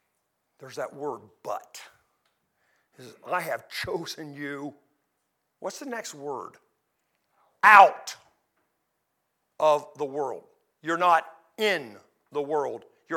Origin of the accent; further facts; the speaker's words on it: Midwest, United States; I'm from the Midwest. I'll put an R in washed.